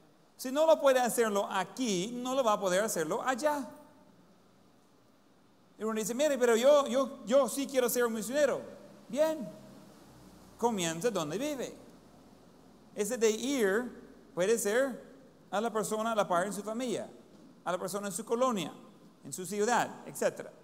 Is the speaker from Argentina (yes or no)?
no; Ohio, United States; Spanish is a second language; now in Cojutepeque, El Salvador; Yo no soy de Cojutepeque, originalmente. Soy de Ohio.